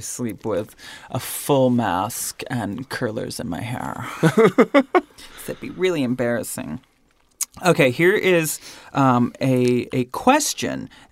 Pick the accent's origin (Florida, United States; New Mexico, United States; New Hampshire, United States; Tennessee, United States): Florida, United States; Have I been antiquing in Florida? Honey, I am an antique from Florida.